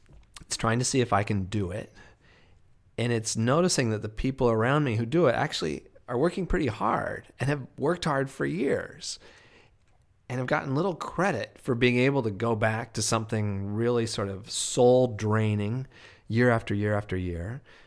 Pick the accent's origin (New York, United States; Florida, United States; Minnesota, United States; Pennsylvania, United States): New York, United States; here I am from New York. What am I doing in rural Nebraska?